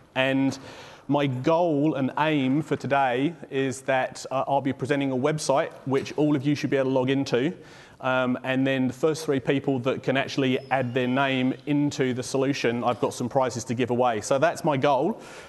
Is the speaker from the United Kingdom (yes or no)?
yes; England, United Kingdom; now in New Zealand; you might hear from my accent, I am from England. I came over here to New Zealand in 2002.